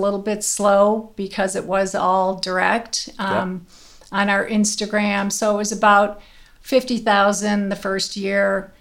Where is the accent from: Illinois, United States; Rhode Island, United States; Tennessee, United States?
Illinois, United States; Chicago; I'm from Chicago, Illinois.